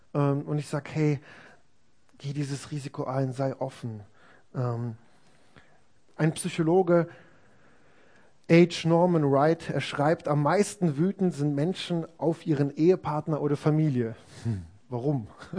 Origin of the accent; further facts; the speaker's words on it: Poland; Ich bin in einer anderen Gemeinde aufgewachsen. Ich bin Osten, Osten, Osten aufgewachsen in Polen.